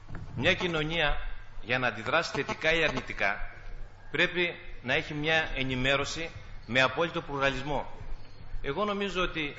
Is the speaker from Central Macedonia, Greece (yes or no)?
no; Kavala, Eastern Macedonia and Thrace, Greece; Είμαι από την Καβάλα, περιφερειακός σύμβουλος.